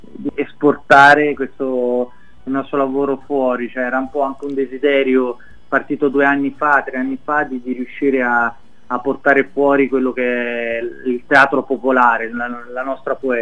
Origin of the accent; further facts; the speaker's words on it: Arezzo, Tuscany, Italy; Io sono toscano di Arezzo.